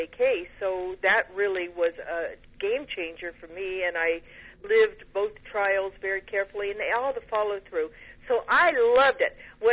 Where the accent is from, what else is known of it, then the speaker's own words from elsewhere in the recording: California, United States; I grew up in California